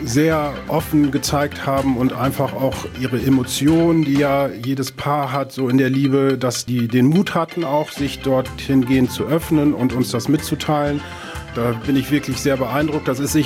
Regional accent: Lower Saxony, Germany; ich komme hier aus dem Ammerland.

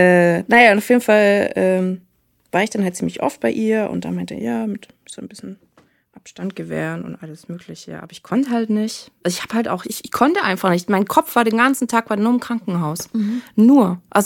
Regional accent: Southern Germany, Germany; now in Hamburg, Germany; Ich komme ja halt aus Süddeutschland, lebe auch in Hamburg.

